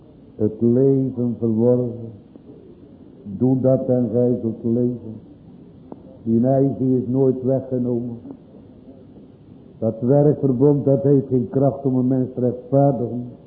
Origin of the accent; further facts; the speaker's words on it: Zeeland, Netherlands; born there; We hebben gisteravond in onze geboorteplaats in Zeeland, in de hervormde kerk, ook mogen spreken.